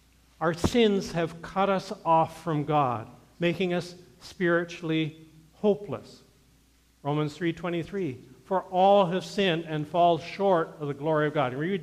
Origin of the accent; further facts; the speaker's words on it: Canada; to identify myself as a Canadian